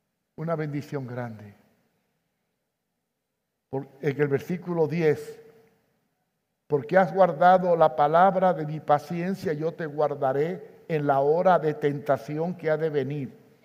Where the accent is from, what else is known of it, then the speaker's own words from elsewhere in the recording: Cuba; Yo soy cubano.